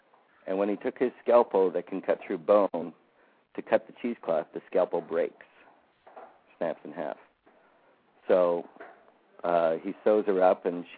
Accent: Canada; And growing up in Canada, I never, you know, didn't have any experience with it.

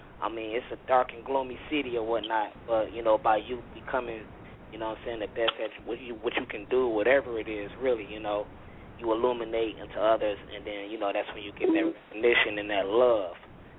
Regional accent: Detroit, Michigan, United States; man, live from Detroit City, man, West Side, born

